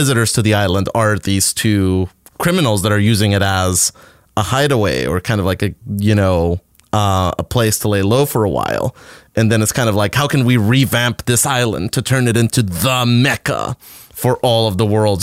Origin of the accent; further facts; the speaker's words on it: Costa Rica; growing up in Costa Rica, where tourism is something around 65% of the economy